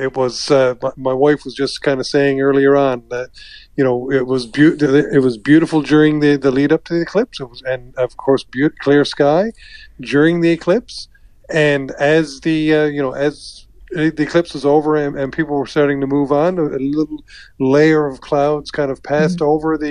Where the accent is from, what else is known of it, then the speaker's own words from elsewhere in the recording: Labrador City, Newfoundland and Labrador, Canada; I grew up in Lab City back mm-hmm. in the 70s, and I remember there was an eclipse there.